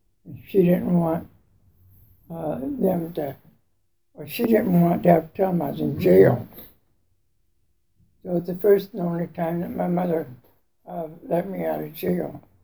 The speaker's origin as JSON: {"language": "English", "town": "Long Beach", "region": "California", "country": "United States", "said": "Here I am. I came from Long Beach."}